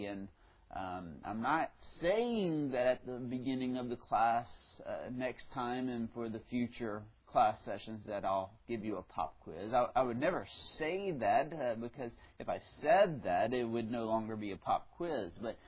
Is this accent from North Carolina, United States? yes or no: no; Central, Louisiana, United States; I'm from this area. I'm from Central. Grew up here. Went to high school here. Went to church here. Went to LSU